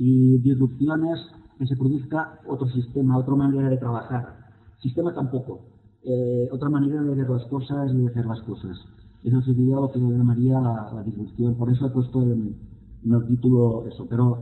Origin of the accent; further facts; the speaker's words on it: Medellín, Antioquia, Colombia; soy de Medellín